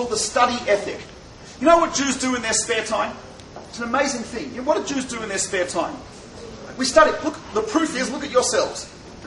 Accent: Australia; first I'm Australian, you know, and he's English, right?

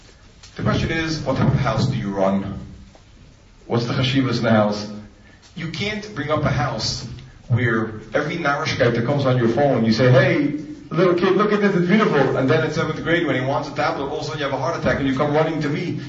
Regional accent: New York, United States; When we were little kids growing up in New York, TV was rampant.

